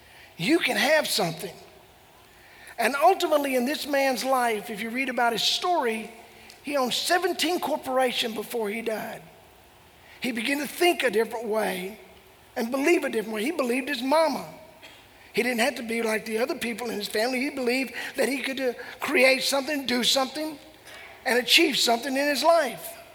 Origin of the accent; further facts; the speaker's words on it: Texarkana, Arkansas, United States; But I was raised in Texarkana, Arkansas. It's Texarkana, Texas, Texarkana, Arkansas. And I was raised in the Arkansas side